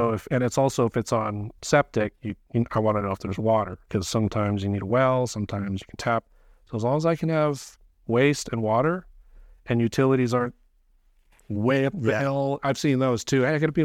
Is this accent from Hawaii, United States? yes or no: yes; Hawaii, United States; I'm from Hawaii, so we'll do stuff in Hawaii.